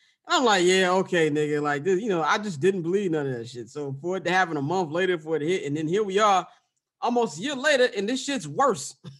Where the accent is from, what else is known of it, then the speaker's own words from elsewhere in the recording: Chicago, Illinois, United States; I'm from South Side of Chicago, which Chicago niggas always love telling you where we from.